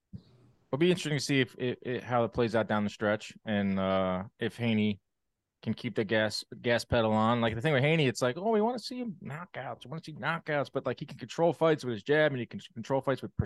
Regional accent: Newark, New Jersey, United States; us Knicks fans, you know what it's like growing up in Newark.

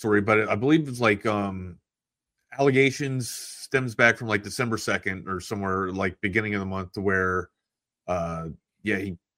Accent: Baltimore, Maryland, United States; but in maybe it's just because I'm from Baltimore, but The Wire, just for me, that's number one.

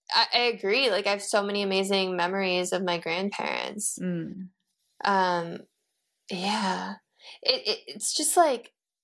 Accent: Illinois, United States; now in California, United States; Like, I'm from Illinois, but I live in California.

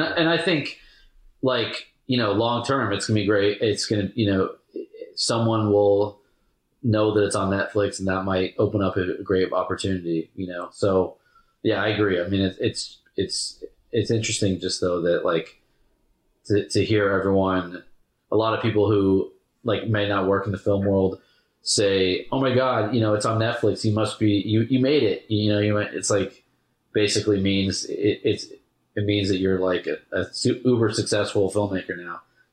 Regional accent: United States; I'm an American. Here's the underdog story that we all want

